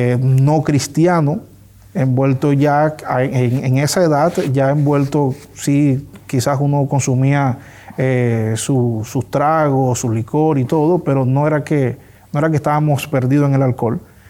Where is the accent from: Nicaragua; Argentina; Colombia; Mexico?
Colombia; Pero en ese momento a nosotros como colombianos teníamos la exigencia de una visa de turista para poder entrar mínimo